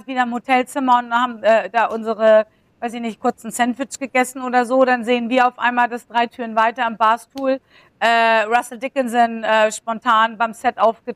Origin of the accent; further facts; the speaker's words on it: Germany; ich komme aus Deutschland